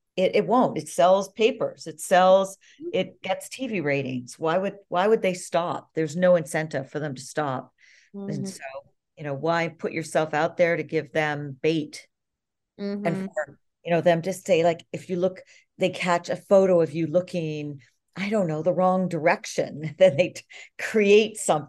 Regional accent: Canada; I being a Commonwealther, since I'm Canadian

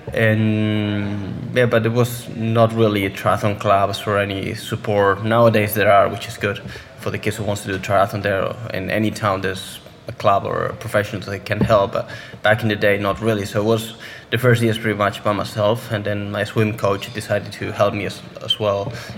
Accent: Spain; English is a second language; I started playing football like most of the kids in Spain. Then I joined the swim club of my hometown

